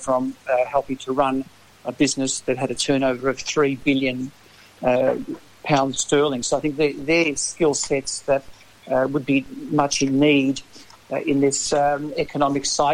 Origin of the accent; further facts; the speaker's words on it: Geelong, Victoria, Australia; I've always lived in what's described now as Brownville. I was born and bred in Bell Park, Bellpost Hill. Did all my my schooling at Holy Family and North Geelong High in Separation Street. And then when we married, my wife and I, Paula, we moved to Bellpost Hill as well